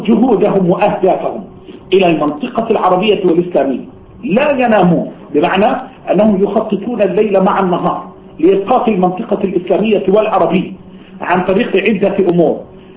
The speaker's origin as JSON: {"language": "Arabic", "country": "Egypt", "said": "ورغم ذلك علاقات عندنا في مصر يمسك شبكات جاسوسية"}